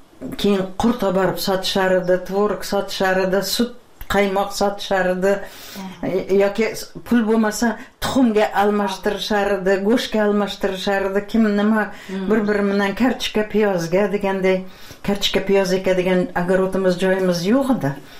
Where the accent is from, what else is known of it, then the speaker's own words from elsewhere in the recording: Piskent, Tashkent Region, Uzbekistan; Men shu yerda tug'ilganman-da. Eshik deraza bo'lmagan. Piskentda, garnak degan yer bor edi, leshoz degan.